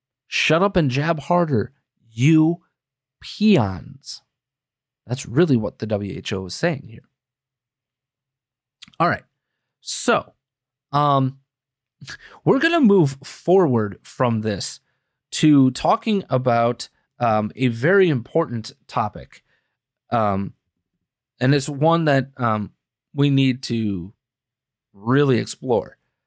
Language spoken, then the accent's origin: English; Green Bay, Wisconsin, United States; Green Bay, Wisconsin is my hometown. I lived there for 33 out of my first 34 years of my life.